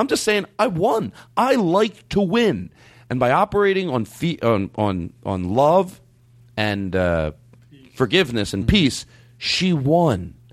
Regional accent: Philadelphia, Pennsylvania, United States; That boggles my mind, as Irv Homer used to say growing up in Philadelphia

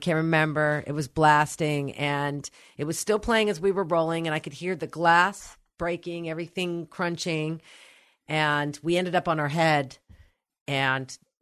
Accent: Oklahoma, United States; growing up in Oklahoma, if you see an animal on the road, you know, you got to move or you can get killed.

